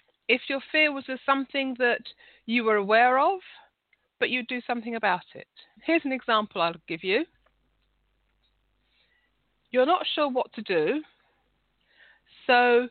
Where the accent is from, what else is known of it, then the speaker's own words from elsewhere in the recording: London, United Kingdom; I'm from London. So if you're not used to this accent, I can't apologise, but this is who I am.